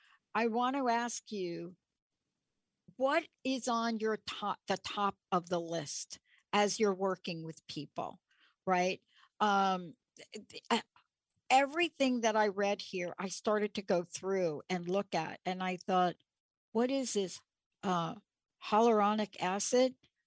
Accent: New York, United States

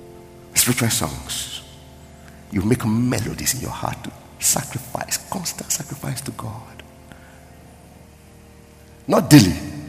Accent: Nigeria; Nigeria is blessed that I'm a Nigerian.

